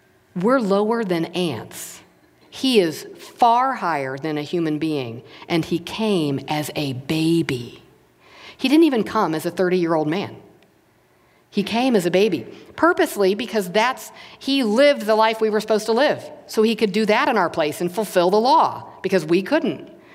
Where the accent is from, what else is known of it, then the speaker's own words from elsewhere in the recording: Florida, United States; I'm from Florida. We had a lot of beaches.